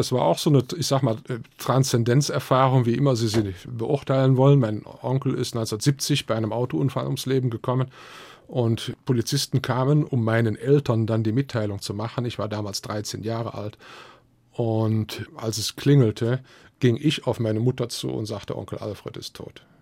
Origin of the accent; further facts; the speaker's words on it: Cologne, North Rhine-Westphalia, Germany; accent: Rhenish; Ich bin ja Kölner und dann spreche ich dann auch so ein gepflegtes, adenauerisches Rheinisch.